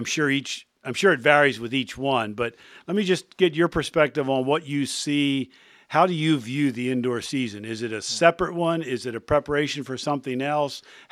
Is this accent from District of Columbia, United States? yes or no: no; Pennsylvania, United States; now in Virginia, United States; But you need to understand, I'm from Pennsylvania, so I'm a little bit aware of that.